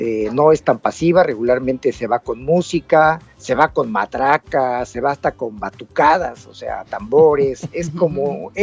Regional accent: Mexico; Se entiende que somos mexicanos

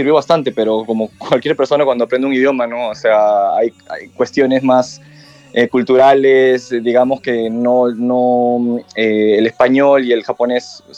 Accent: Peru; moved away as an adult; now in Japan; Yo llegué a los 19 años, yo no tenía una raíz, o sea, digamos que mi lengua materna es el español, uh-huh. pero digamos que en el Perú, 4 meses antes de partir a Nihon, estudié bastante de manera autodidacta

